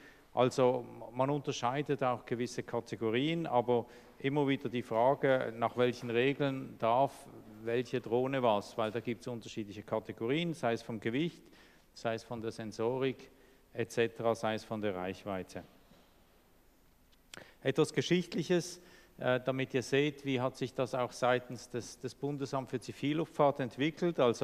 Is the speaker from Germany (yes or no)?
no; Switzerland; Bei uns in der Schweiz sind es 24 Menschen